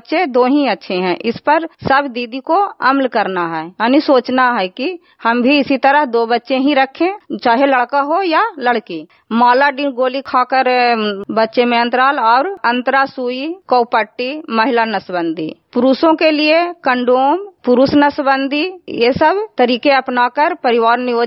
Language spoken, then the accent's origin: Hindi; Usmanpur, Bihar, India; मैं ग्राम उस्मानपुर के रहने वाली हूँ।